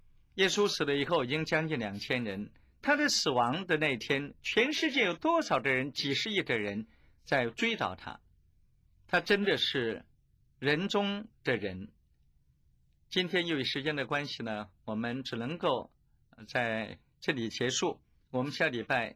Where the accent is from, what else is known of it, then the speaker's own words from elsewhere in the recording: China; 我们中国人喜欢用普天同庆来形容一个节日的意义和它的重大